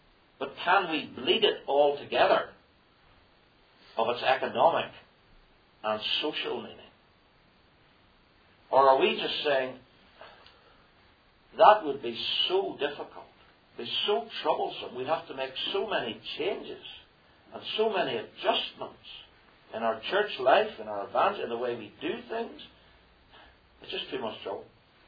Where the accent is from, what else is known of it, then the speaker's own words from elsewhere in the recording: Belfast, Northern Ireland, United Kingdom; I grew up in East Belfast.